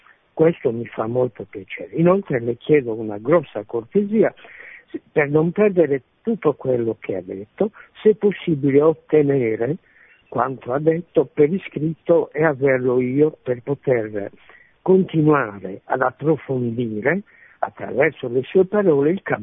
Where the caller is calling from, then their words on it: Cagliari, Sardinia, Italy; siamo da Cagliari.